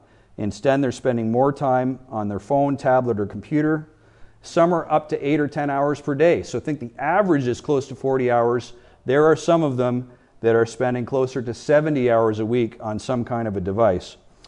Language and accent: English; Canada; now in United States; So Generation Z, or I say Z because I'm a Canadian.